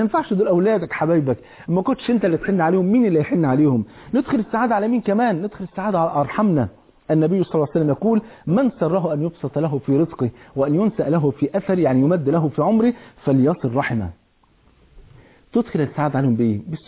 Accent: Egypt; عندنا في مصر

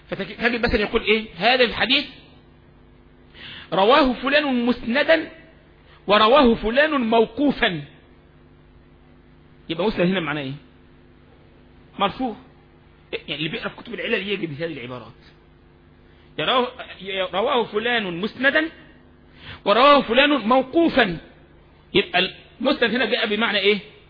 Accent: Egypt; انت احنا عندنا في مصر كلمة مبسوط يعني ايه؟

